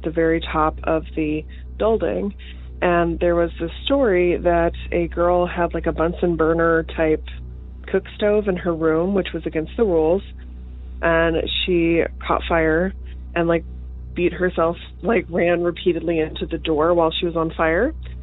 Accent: Alabama, United States; born or raised there

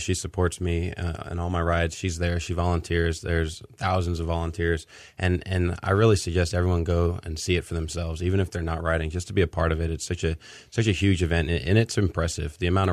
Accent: New York, United States; moved away as an adult; now in Houston, United States; And the irony of this ride is I'm from New York, and there wasn't much conversation around multiple sclerosis.

